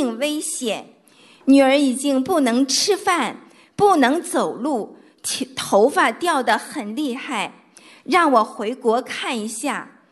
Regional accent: Tokyo, Japan; 我来自日本东京

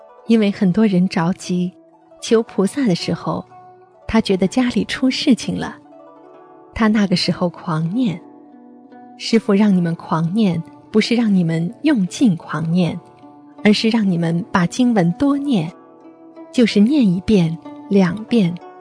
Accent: China; 为什么我们中国人要学中庸之道啊

